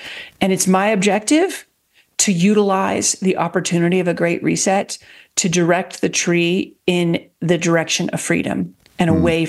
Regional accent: United States; look, I'm American. I'm actually a British citizen as well, but I've lived back home in the U.S. for the last 15 years, 17 years.

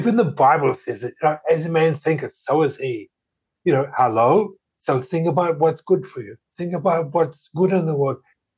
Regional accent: New Zealand; And yeah, I'm Kiwi.

